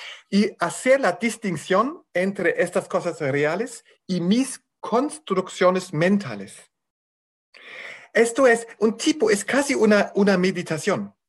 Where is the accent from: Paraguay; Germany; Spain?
Germany; Spanish is a second language; era estadounidense. Yo soy alemán. Entonces, es todo basado todavía en la cultura occidental.